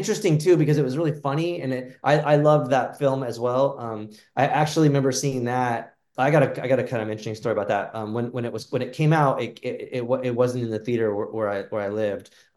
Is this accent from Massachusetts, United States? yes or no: no; Phoenix, Arizona, United States; And I grew up in Phoenix, so it was like 120 degrees outside.